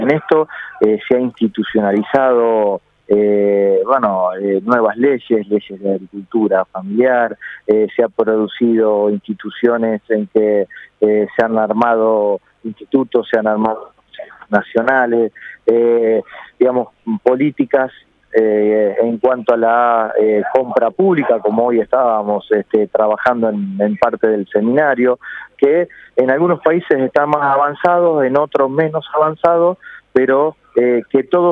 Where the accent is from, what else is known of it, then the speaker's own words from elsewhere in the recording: Argentina; En mi país en particular, en la Argentina